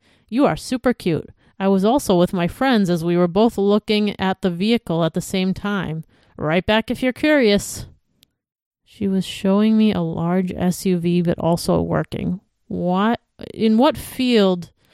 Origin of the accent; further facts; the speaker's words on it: East Hartford, Connecticut, United States; I'm from East Hartford, Connecticut. Not Hartford. Don't get it confused.